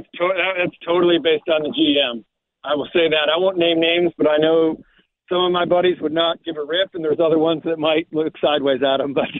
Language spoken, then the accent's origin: English; Michigan, United States; I'm visiting my parents right now. This is my home state.